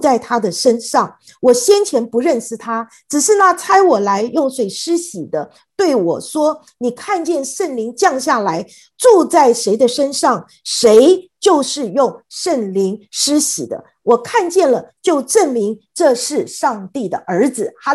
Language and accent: Chinese; China; 那我们中国人每一次讲到乌鸦的时候，我们也会觉得什么？乌鸦不太吉利